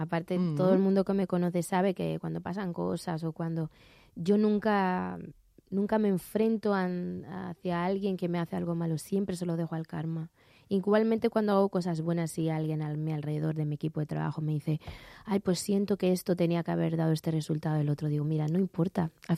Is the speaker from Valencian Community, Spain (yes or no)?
no; Madrid, Community of Madrid, Spain; yo soy de Madrid, además muy de Madrid.